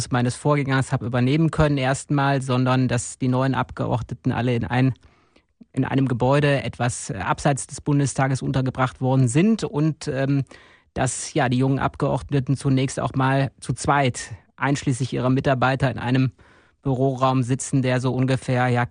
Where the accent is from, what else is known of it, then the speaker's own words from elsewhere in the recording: North Rhine-Westphalia, Germany; für den Kreis Viersen, in dem ich selbst groß geworden bin, in dem ich lebe